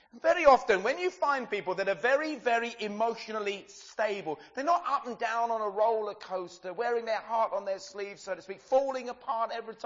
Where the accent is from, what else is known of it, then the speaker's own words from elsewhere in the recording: England, United Kingdom; We as English people are very, very different to the French, who are very different to the Spanish.